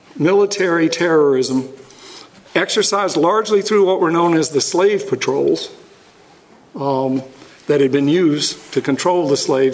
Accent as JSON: {"language": "English", "region": "Georgia", "country": "United States", "tie": "born or raised there", "said": "to prepare textbooks for me when I was growing up in Georgia that said the Civil War had nothing to do with slavery"}